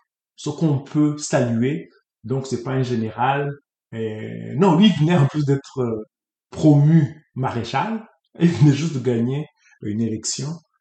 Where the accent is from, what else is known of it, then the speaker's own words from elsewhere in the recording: Quebec, Canada; Comme on dit chez nous au Québec